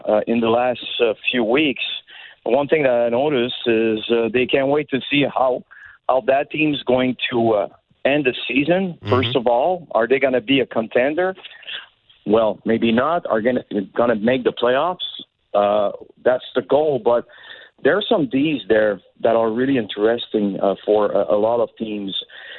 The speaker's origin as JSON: {"language": "English", "town": "Hull", "region": "Quebec", "country": "Canada", "tie": "born there", "said": "I was born in Hull, Quebec"}